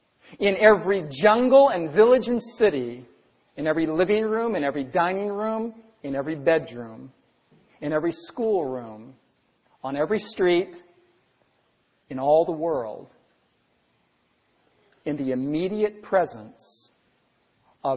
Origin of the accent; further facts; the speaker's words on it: Los Angeles, California, United States; also born or lived in Riverside; but I was born in Riverside, California. I grew up in Los Angeles.